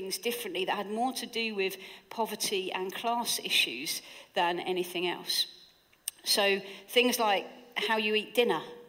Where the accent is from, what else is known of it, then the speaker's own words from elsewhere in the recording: Hastings, South East England, United Kingdom; I grew up in Hastings, where I now live again, and I grew up in relative poverty.